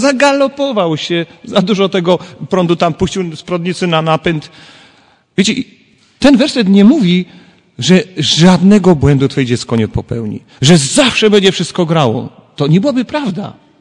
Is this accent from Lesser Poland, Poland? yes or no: yes; Kraków, Lesser Poland, Poland; born there; jako Kraków z urodzenia przypominam sobie takie sytuacje, że tramwaje, wiecie, w Krakowie jeżdżą